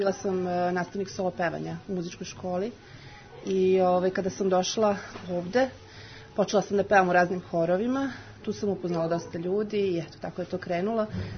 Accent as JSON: {"language": "Serbian", "town": "Stara Pazova", "region": "Vojvodina", "country": "Serbia", "moved": "yes", "lives_now": "Vienna, Austria", "said": "Ja sam iz Stare Pazove."}